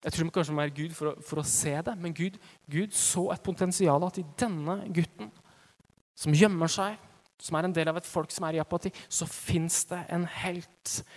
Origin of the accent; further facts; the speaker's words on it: Vang, Innlandet, Norway; moved away as an adult; jeg dro fra Vang utenfor Hamar, der jeg kommer fra, til Johannesburg, en stor by i Sør-Afrika.